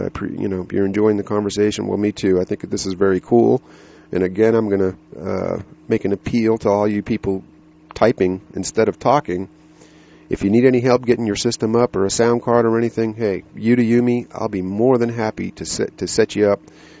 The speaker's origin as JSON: {"language": "English", "country": "United States", "tie": "born or raised there", "also_born_or_lived": "abroad", "said": "as an American growing up in this country and partly out of the country"}